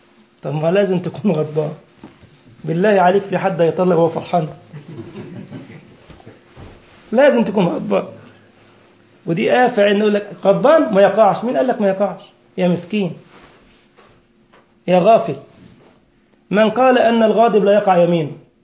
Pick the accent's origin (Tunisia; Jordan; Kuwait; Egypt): Egypt; يعني أوتوبيس صغير كده عندنا في مصر